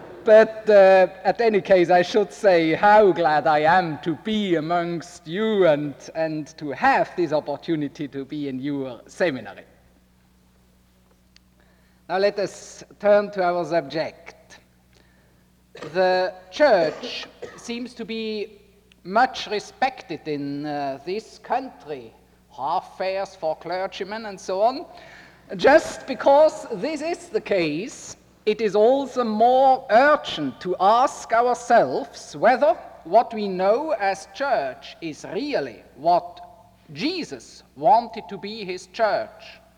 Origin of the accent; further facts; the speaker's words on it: Basel, Basel-Stadt, Switzerland; English is a second language; also born or lived in Zurich; I grew up in Basel, and all Basel citizens are famous for being absolutely unable to pronounce any understandable R, not to speak of an English R. Now I may say that we moved to Zurich